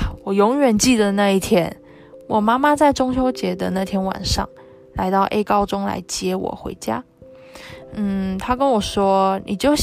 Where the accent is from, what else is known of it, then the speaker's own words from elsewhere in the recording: Taiwan; 也就是我们台湾人俗称的学，不是学测，是会考